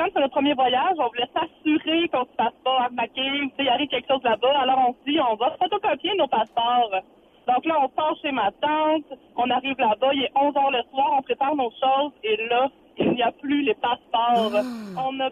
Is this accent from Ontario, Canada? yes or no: no; Magog, Quebec, Canada; et nous, on vient de Magog, donc on décide la veille de partir chez ma famille à Montréal